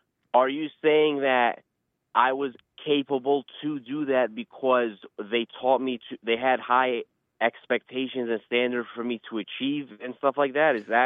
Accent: United States; I grew up here in the United States

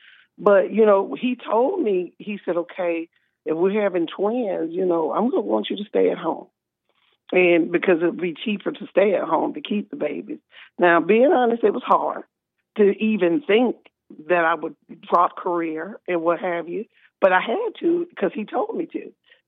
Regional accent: Alabama, United States; but I'm from originally from Alabama

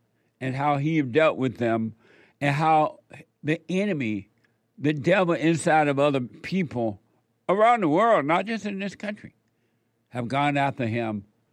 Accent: Alabama, United States; moved away; also born or lived in Indiana / California; I moved from Alabama to Indiana, from the plantation to Indiana, got a job for 2 weeks, flew out to California on my own, paid my way.

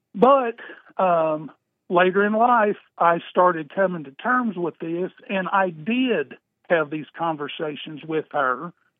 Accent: Kentucky, United States; And I'm just to let you know, I'm born and raised in Kentucky.

